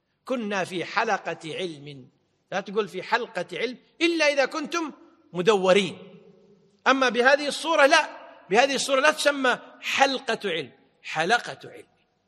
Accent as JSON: {"language": "Arabic", "country": "Kuwait", "said": "التميمة في عرفنا عندنا بالكويت يسمونها الحجاب"}